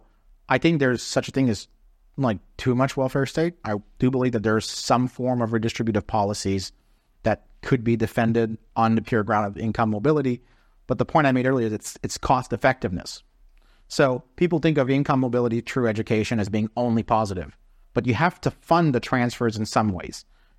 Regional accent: Canada; I'm Canadian. Yeah. Right? So I'm one of those rednecks.

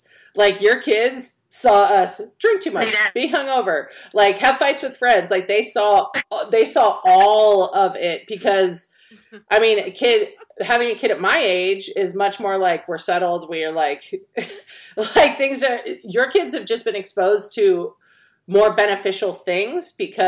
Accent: Pleasanton, California, United States; Like I grew up in Pleasanton, California. There's a ton of money there, okay?

